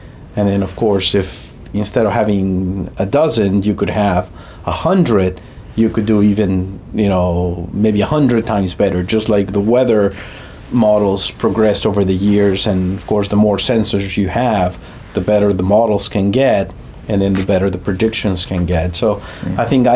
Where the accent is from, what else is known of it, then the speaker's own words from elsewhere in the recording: Mexico; and I'm originally from Mexico.